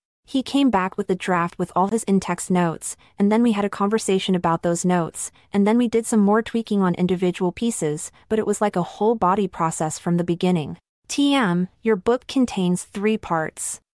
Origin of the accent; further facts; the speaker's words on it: Ohio, United States; I'm from Ohio, different parts of the state, but in the same state, so there's a similarity in terms of growing up in the Midwest.